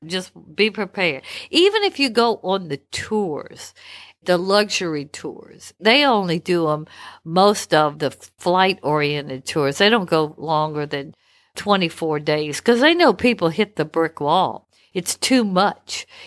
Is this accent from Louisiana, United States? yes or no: yes; Louisiana, United States; I must confess, I'm from Louisiana. We like to dress